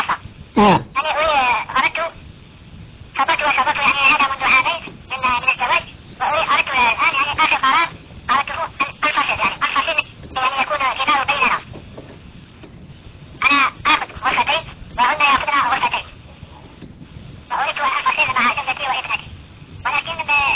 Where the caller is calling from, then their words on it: Algeria; أنا أخ من الجزائر، كيف حالكم؟